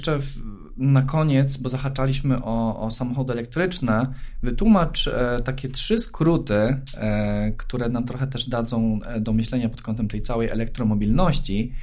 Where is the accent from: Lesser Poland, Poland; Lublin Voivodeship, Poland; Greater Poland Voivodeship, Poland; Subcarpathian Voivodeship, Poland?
Subcarpathian Voivodeship, Poland; Mielec; Po drugie, ja jestem z Mielca. Urodziłem się w Mielcu